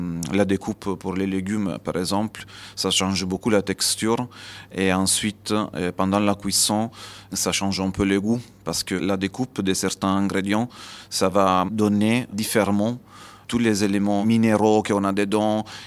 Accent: Abruzzo, Italy; dans ma région d'origine, que c'est la région des Abruzzes, que c'est juste au nord de Pouille, sur la mer Adriatique

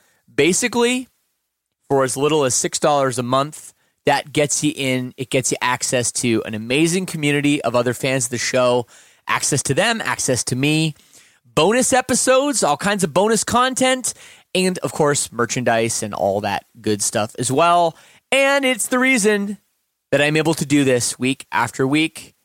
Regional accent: Canada; I was familiar with your story, like, you know, kind of just being Canadian, you know, like following the media a little bit.

